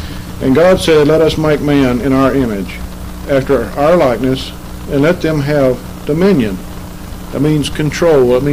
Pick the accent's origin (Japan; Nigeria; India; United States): United States; Texas; I can remember growing up in Texas when you would drive from East Texas to Dallas, you could see the pollution